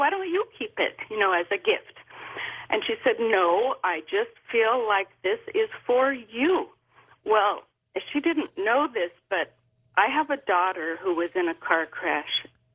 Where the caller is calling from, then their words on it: Santa Rosa, California, United States; I'm calling from Santa Rosa in California.